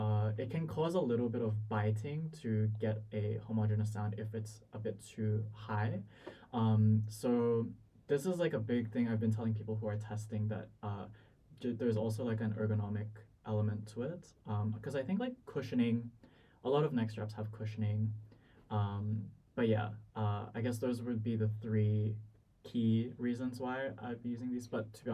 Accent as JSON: {"language": "English", "town": "Sydney", "region": "New South Wales", "country": "Australia", "lives_now": "Melbourne, Australia", "said": "I'm also originally from Sydney and I'm now studying in Melbourne."}